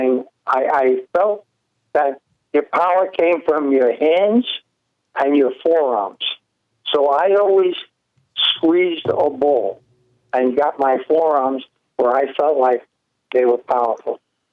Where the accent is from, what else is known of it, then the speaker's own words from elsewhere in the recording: New York, United States; I'm from New York.